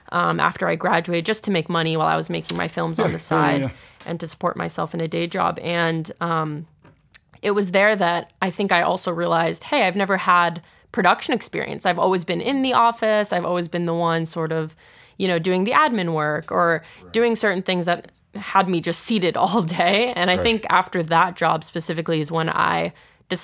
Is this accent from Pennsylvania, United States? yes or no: yes; Pittsburgh, Pennsylvania, United States; now in Brooklyn, United States; And I'm a Pittsburgh native. I was born and raised here in Pittsburgh.